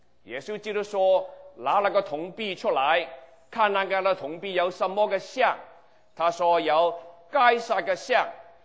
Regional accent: China; 我们中国人知道自己是聋人的后裔，是不是啊？

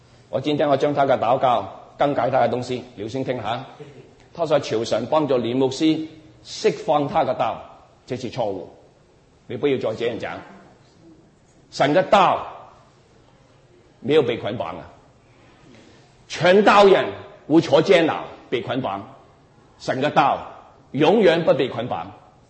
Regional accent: Guangdong, China; first language Cantonese; Chinese is a second language; 我是广东人，我找个国语那么难

